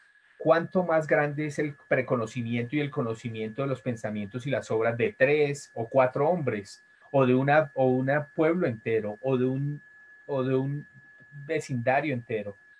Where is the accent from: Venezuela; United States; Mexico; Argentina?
United States; En mi país, cuando el doctor Fauci habla, la gente lo escucha.